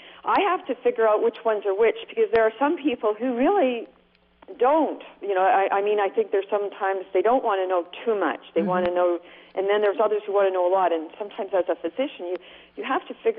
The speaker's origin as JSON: {"language": "English", "region": "British Columbia", "country": "Canada", "moved": "yes", "lives_now": "United States", "said": "Yeah, we're from Canada. We came here because we wanted to live by the ocean. And in British Columbia, there's really no ocean."}